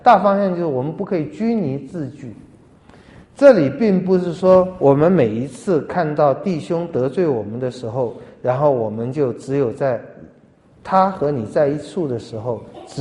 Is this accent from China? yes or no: yes; China; 这里其实也是用我们中国人来讲非常简单，就是给你面子嘛。